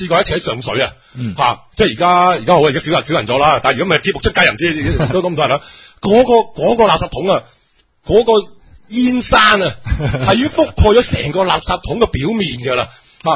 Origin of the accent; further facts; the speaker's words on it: Guangzhou, Guangdong, China; 我自己都唔文明，我都係廣州人嚟噶嘛